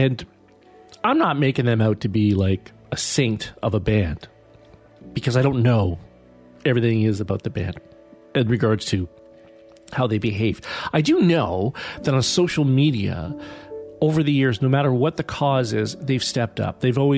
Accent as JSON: {"language": "English", "town": "Hamilton", "region": "Ontario", "country": "Canada", "tie": "born or raised there", "said": "And I always thought, well, heck, it's got to be about my hometown, Hamilton, Ontario."}